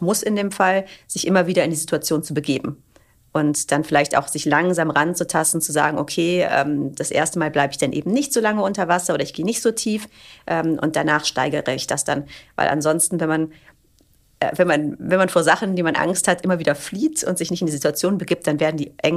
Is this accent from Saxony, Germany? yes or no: no; Cologne, North Rhine-Westphalia, Germany; ich komme aus Köln